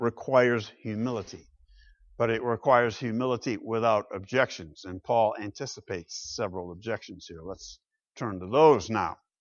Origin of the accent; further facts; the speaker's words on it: Grand Rapids, Michigan, United States; Back in Grand Rapids, Michigan, my hometown. As kids, my brother and I were charged with keeping the driveway clear of snow for Dad so that he could get out and go to work.